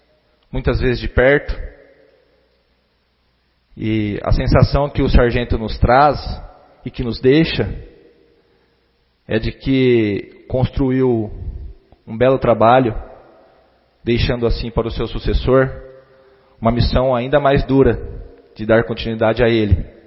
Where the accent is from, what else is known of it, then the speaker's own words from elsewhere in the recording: Brazil; eu, como brasileiro, tenho pelo serviço que o sargento prestou